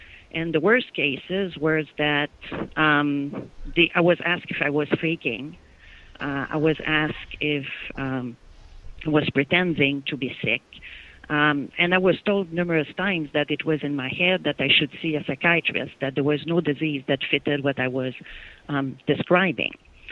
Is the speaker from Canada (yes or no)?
yes; Canada; So as a Canadian, I was not set up financially to go to another country